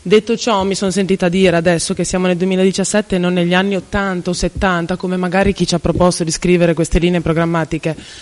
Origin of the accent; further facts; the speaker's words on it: Rovereto, Trentino-Alto Adige, Italy; sono limitata io, ma va benissimo, sarò limitata, sono di Rovereto